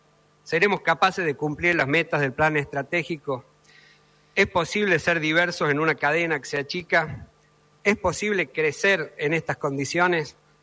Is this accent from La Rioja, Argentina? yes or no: yes; Chilecito, La Rioja, Argentina; intendente de mi pueblo, que es Chilecito, La Rioja.